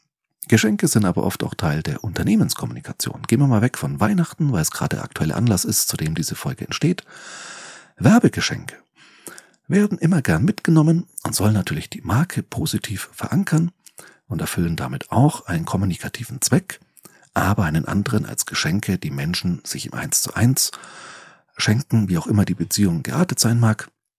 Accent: Nuremberg, Bavaria, Germany; meine Heimatstadt Nürnberg

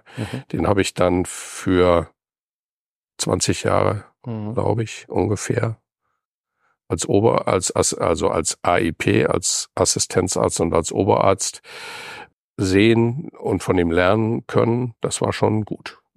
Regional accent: Hiltrup, North Rhine-Westphalia, Germany; also born or lived in Bad Hersfeld; ich bin als Kind in Hiltrup aufgewachsen bei Münster. Das ist südlich von Münster. Und dann hat mein Vater berufsbedingt als Einkäufer von großen Lebensmittelketten ständig seinen Job gewechselt.

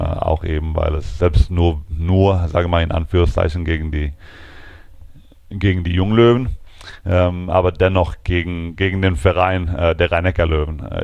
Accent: Lund, Skåne, Sweden; German is a second language; oder es geht nach Lund, also meine Heimatstadt in Schweden.

